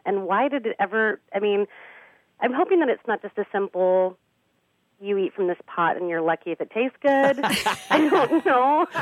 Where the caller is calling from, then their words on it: San Diego, California, United States; Hi, Grant. … … I'm calling from San Diego.